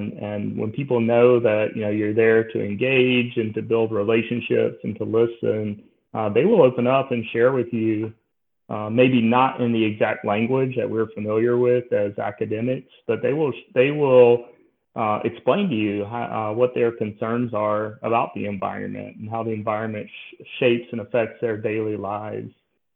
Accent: Charlotte, North Carolina, United States; So that's me. I actually grew up in Charlotte. My parents moved from Robeson County to Charlotte

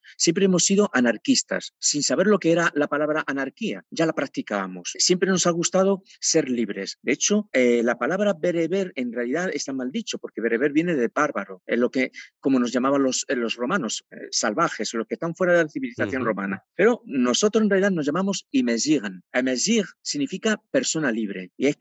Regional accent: Morocco; first language Berber; Spanish is a second language; mi lengua materna es el bereber, la lengua de mis padres, de mis hermanas, de mi familia, es la que yo aprendí. Pero yo estuve estudiando en una escuela coránica de pequeño, y en una escuela coránica enseñan en árabe.

